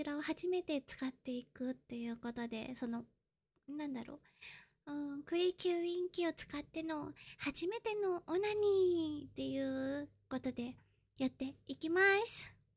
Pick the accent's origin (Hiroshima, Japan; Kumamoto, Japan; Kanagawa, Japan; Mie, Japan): Kanagawa, Japan; 出身地は神奈川です。年齢は24歳。